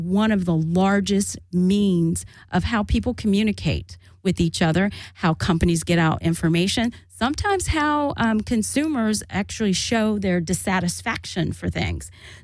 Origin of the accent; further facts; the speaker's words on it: Florida, United States; also born or lived in New Haven, Connecticut; I am born and raised on the East Coast, native New Englander from New Haven, Connecticut, but raised in Florida, educated in Florida